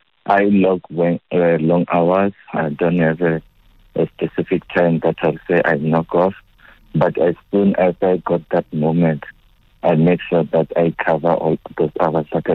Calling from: Boksburg, Gauteng, South Africa; from Boxburg.

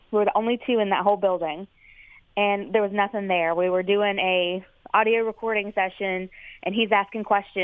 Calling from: Suffolk, Virginia, United States; Suffolk, Virginia.

